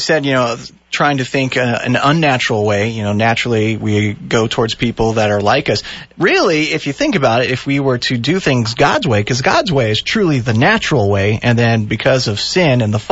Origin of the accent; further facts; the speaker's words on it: Canada; born there; A, I was born in Canada, and B, my